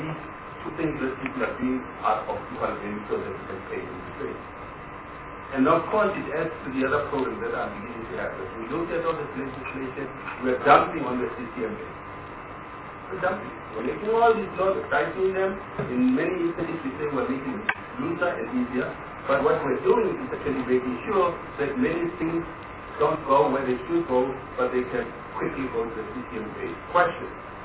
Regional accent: South Africa; I find, you know, the Employment Equity Act quite disturbing for me as a South African.

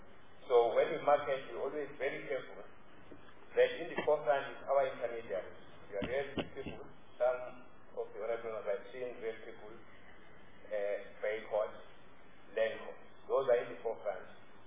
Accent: KwaZulu-Natal, South Africa; not because I'm from KwaZulu-Natal, by the way

